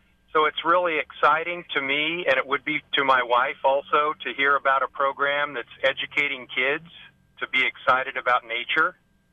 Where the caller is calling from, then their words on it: Tonganoxie, Kansas, United States; from Tonganoxie, Kansas.